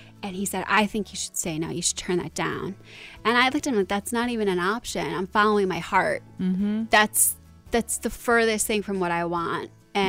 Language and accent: English; Buffalo, New York, United States; You know, I grew up in Buffalo. I came to New York City with big dreams